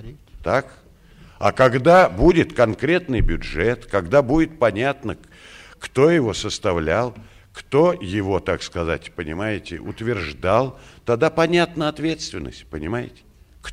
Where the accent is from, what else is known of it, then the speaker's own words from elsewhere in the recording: Moscow, Russia; мы же здесь москвичи все-таки